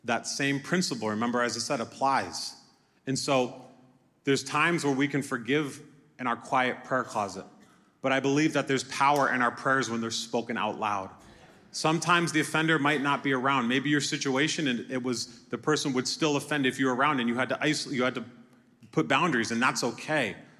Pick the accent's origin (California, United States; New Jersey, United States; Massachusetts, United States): Massachusetts, United States; Springfield; So I grew up in Springfield, Mass.